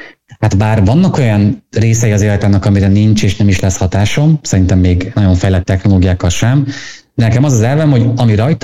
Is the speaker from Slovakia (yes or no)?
no; Szabolcs-Szatmár-Bereg, Hungary; Azért én Szabolcsból jövök, én láttam, meg látom, milyen az igazi magyar diéta.